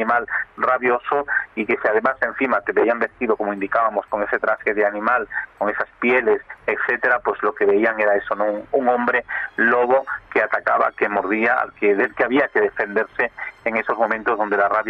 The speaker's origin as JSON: {"language": "Spanish", "region": "Extremadura", "country": "Spain", "tie": "born or raised there", "said": "en un pueblo muy cercano a mi pueblo, ¿no?, en Cheles, en Badajoz, en la raya con Portugal."}